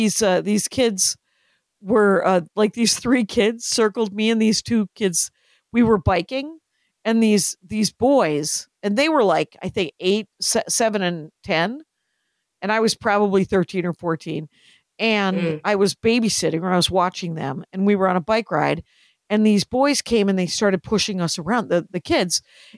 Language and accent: English; Wisconsin, United States; In Wisconsin. It shouldn't have happened.